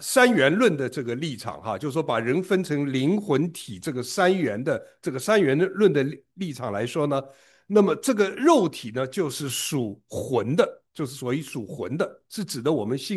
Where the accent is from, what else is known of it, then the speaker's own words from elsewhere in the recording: China; 我们都很熟悉，我们中国人很实际哈